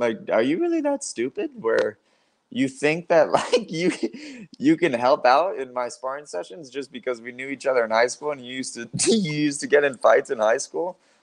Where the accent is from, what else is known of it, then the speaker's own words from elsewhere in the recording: Colorado, United States; I'm from Colorado. I still live in Colorado.